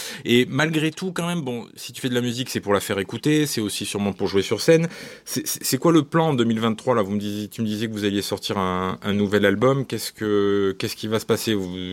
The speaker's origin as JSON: {"language": "French", "town": "Libourne", "region": "Nouvelle-Aquitaine", "country": "France", "said": "moi, je suis de Libourne, j'écoute plein de musique"}